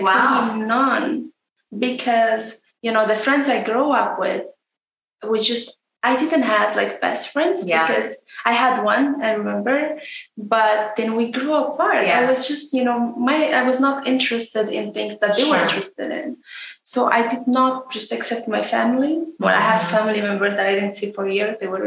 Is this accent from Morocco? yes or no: yes; Morocco; first language Moroccan Arabic; English is a second language; We speak Moroccan. We use Arabic in school. Then we learn French.